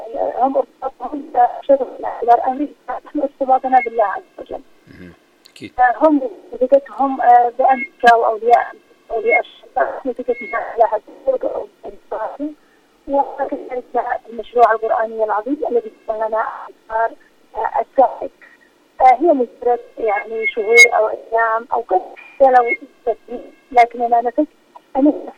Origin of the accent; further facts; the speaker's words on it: Yemen; نحن كشعب يمني